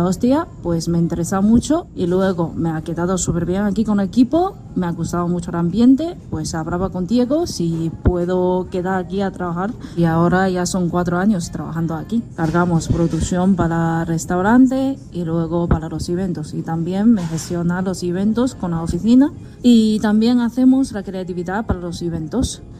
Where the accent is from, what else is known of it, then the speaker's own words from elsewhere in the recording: Hunan, China; Spanish is a second language; soy de China, una provincia que se llama Hunan, y me dedico a la cocina